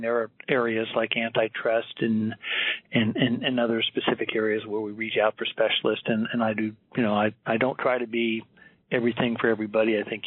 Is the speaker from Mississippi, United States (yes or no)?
no; Florida, United States; born there; moved away as an adult; also born or lived in Houston; I was born in Florida, graduated both with an accounting and law degree from the University of Florida, and moved to Houston, where I practiced accounting with Arthur Anderson, migrated to the West into Nevada in 1978, and I've been here ever since.